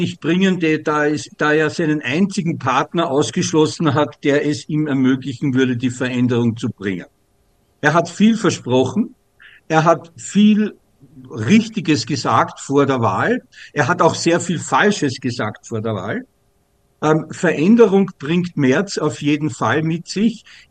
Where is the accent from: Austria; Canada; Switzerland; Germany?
Austria; Ja, als Österreicher, ich muss ja zugeben